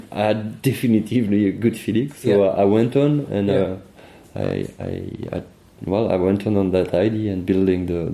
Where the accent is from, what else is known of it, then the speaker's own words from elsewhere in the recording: Marseille, Provence-Alpes-Côte d'Azur, France; English is a second language; I'm from France, Marseille, quite a sunny place.